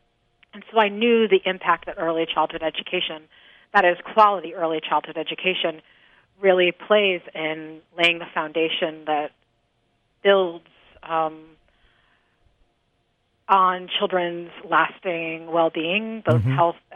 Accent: New Haven, Connecticut, United States; Well, I was born and raised in New Haven and to a single mom who struggled to make ends meet.

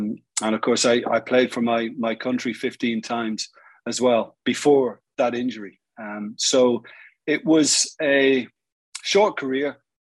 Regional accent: Waterford, County Waterford, Ireland; moved away; also born or lived in Dublin; it began really with me moving from my hometown, Waterford, in the Republic of Ireland, to Dublin.

